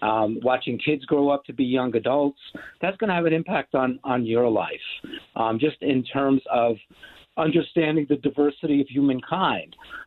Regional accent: New York City, New York, United States; I was a kid growing up in New York City and in a lower middle class family, and my father was able to get me a job working in this print shop in Manhattan.

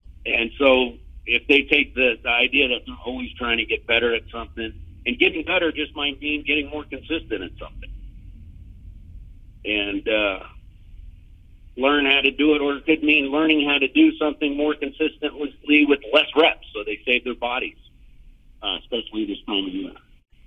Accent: San Diego, California, United States; I grew up in San Diego.

